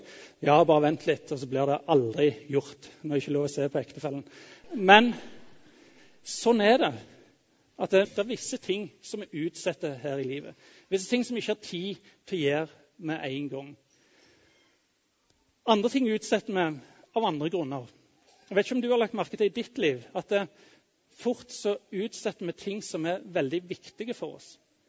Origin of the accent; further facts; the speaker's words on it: Jørpeland, Rogaland, Norway; Når jeg vokste opp på Jørpeland for mange år siden